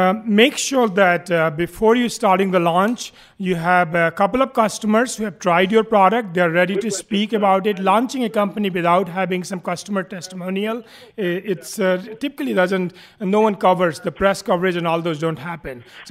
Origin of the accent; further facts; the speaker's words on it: Varanasi, Uttar Pradesh, India; moved away as an adult; now in United States; Very close to Varanasi, I have a village, and that's where I grew up. My father's a farmer